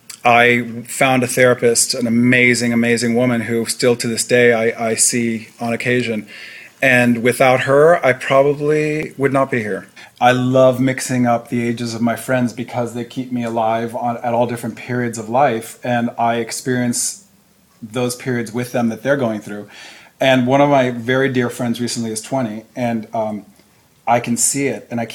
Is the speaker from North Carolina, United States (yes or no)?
no; San Francisco, California, United States; and we moved to San Francisco in 63 or 4. And then I grew up in the Bay Area, which I think was an amazing place to grow up.